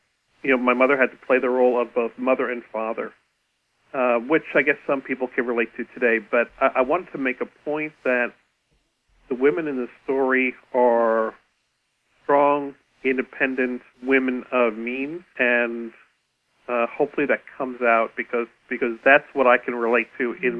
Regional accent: Long Island, New York, United States; So I grew up on Long Island in this town. I mean, this town is real.

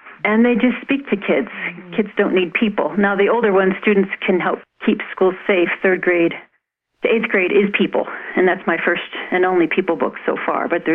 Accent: Indiana, United States; now in Denver, United States; Well, I live in Denver. I grew up in Indiana, so I have always lived landlocked.

